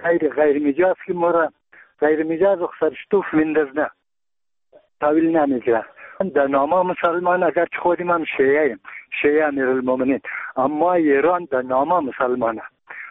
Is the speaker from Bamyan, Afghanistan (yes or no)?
yes; Bamyan, Afghanistan; ما یک تن از بامیانیم.